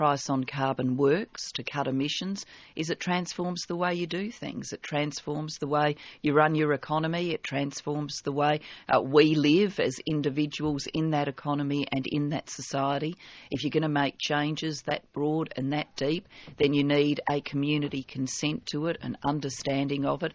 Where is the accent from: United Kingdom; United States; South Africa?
United Kingdom; Mitcham, London; We're Welsh migrants. We're Baptists. I grew up going to Mitcham Baptist Church.